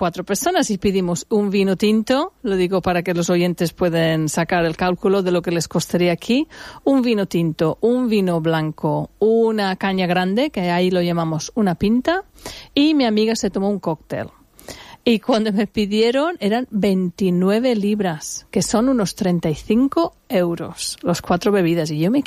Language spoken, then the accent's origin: Spanish; United Kingdom; no lo hace nadie, en mi opinión, como los británicos lo hacemos.